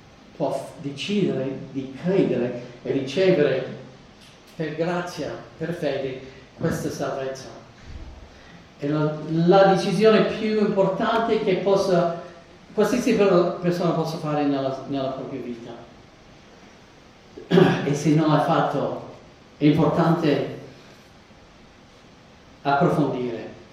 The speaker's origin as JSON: {"language": "Italian", "region": "Texas", "country": "United States", "tie": "born or raised there", "said": "Io ho frequentato dei campi quando sono cresciuto nel Texas orientale."}